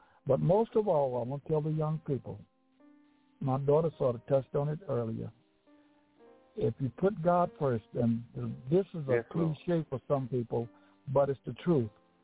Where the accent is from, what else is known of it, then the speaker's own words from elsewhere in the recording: Gainesville, Georgia, United States; I'm a Southerner. I'm from Georgia. I was born in Gainesville, Georgia. And I came from a singing family. So I was raised up in Gainesville, Georgia